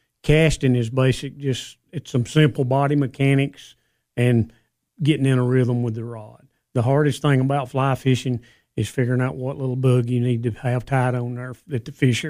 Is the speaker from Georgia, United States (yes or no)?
yes; Georgia, United States; I'm originally from North Georgia. My wife's from Baxter. We moved here about 9 years ago and love it here, and this is home now.